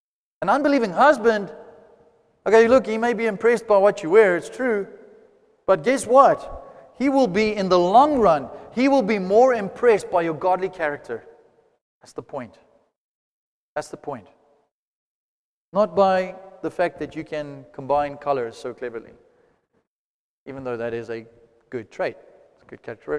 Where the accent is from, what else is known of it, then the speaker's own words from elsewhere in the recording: Johannesburg, Gauteng, South Africa; I come from Joburg, and where I studied RAU back in the day, there were brothels around